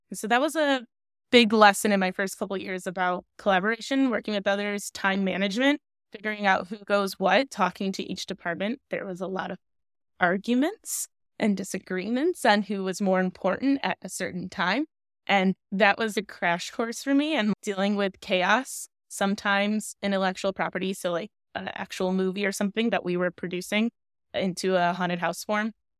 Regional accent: Michigan, United States; because growing up in Michigan, we had Cedar Point and they had a Halloween event

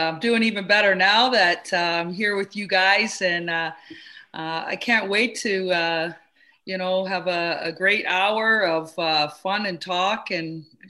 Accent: Toronto, Ontario, Canada; I grew up in Flemington Park, which is, if you want to relate it to the States a little bit, it's a little bit like Harlem kind of in New York. But Flemington Regent Park in Toronto is the area.

